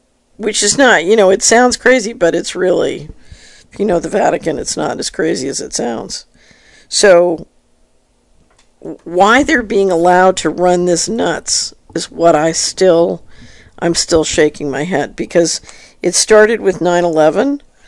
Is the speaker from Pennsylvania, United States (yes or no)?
yes; Philadelphia, Pennsylvania, United States; I grew up in Philadelphia